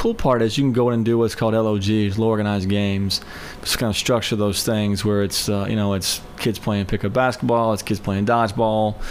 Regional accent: Fairdale, Kentucky, United States; I grew up in Fairdale, Kentucky. Metropolis of about 7,000-8,000 people back then, about 20 miles south of Louisville.

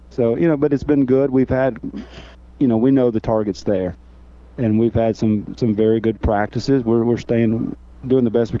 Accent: Nashville, Tennessee, United States; Absolutely. Yes, I'm from Nashville.

